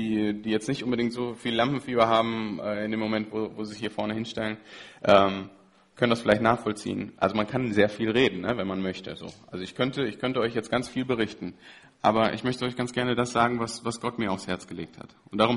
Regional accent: Germany; ich bin Deutscher

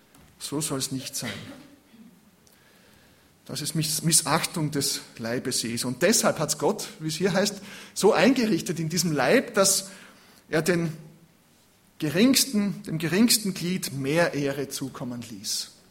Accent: Styria, Austria; Da in der Steiermark, in der Nähe, wo ich herkomme, da in Zeltweg, in Knittelfeld

